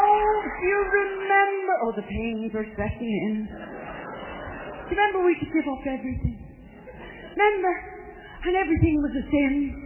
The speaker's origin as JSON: {"language": "English", "country": "Ireland", "tie": "born or raised there", "said": "Growing up in Ireland, whether it was Lent or not, there was a rule."}